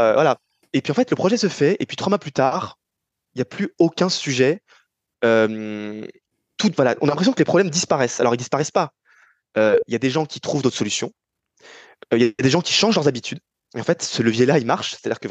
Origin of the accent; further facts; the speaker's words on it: Île-de-France, France; now in Paris, France; Je suis parisien depuis environ 10-12 ans, mais j'ai grandi La majeure partie de ma vie, je l'ai vécu en banlieue parisienne, en Grande Couronne, dans l'Essonne. Donc un territoire qui est très différent, qui est à la fois urbain, mais moins dense, pavillonnaire, entre pavillonnaire et cité HLM.